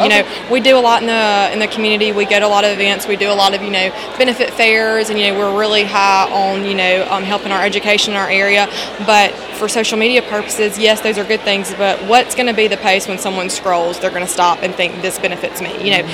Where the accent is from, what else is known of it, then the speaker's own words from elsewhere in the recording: Jackson, Mississippi, United States; Jackson, Mississippi.